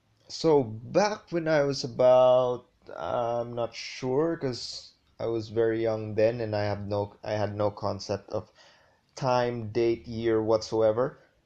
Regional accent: Philippines; I'm still geographically illiterate, considering I'm a Filipino and I should know at least what Ilocos is.

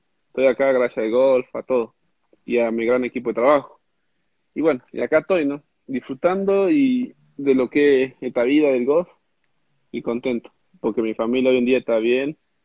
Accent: Tucumán, Argentina; Me gustaba de chiquito y era acá en Tucumán

